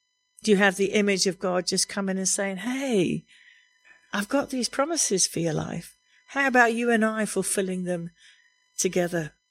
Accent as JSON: {"language": "English", "region": "England", "country": "United Kingdom", "said": "Now, as English people, we don't often use the word awesome, do we?"}